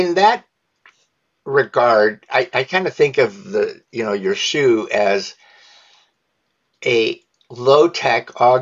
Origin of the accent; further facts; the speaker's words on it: New York, United States; Because I grew up near Oswego, New York, the shoes I'm wearing, by the way. That I love that. I grew up 11 miles from Oswego.